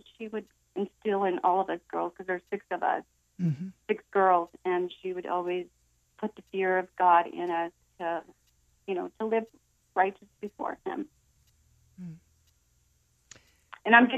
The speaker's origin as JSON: {"language": "English", "town": "San Fernando Valley", "region": "California", "country": "United States", "tie": "born or raised there", "said": "Fernando Valley after my parents moved from San Diego. They purchased a house in San Fernando Valley. So I grew up in San Fernando Valley."}